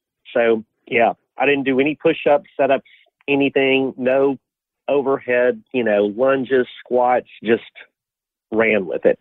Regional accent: Shreveport, Louisiana, United States; I'm from Shreveport, was living there then, so it's about 5 hours away.

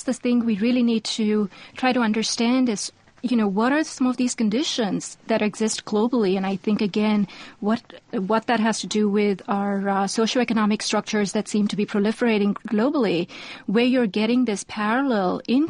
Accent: Mumbai, Maharashtra, India; I grew up in Bombay, and I grew up at a time when it was really, I think we strongly believed in the importance of keeping religion and the state apart.

